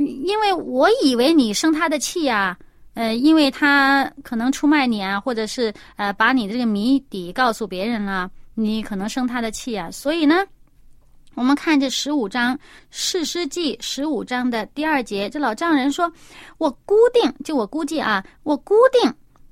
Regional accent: China; 他们不像我们中国人呢

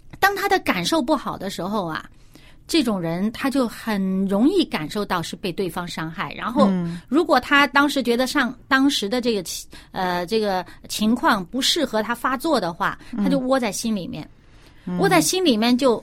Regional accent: China; 我们中国人有些地方的人，他这个语言特点呢，个性啊，他是说话声音很大的。

